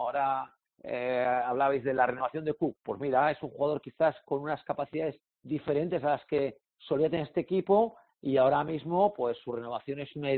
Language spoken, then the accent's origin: Spanish; Bilbao, Basque Country, Spain; somos de Bilbao